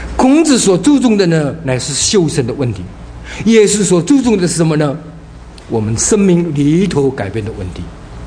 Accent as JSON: {"language": "Chinese", "country": "Indonesia", "tie": "born or raised there", "said": "记得大概几年前我们第一次回到中国大陆去，因为我是在印度尼西亚出生的，所以那个时候呢，印度尼西亚跟这个中国政府没有什么邦交，所以我们呢，印尼籍的 就不能去中国了。"}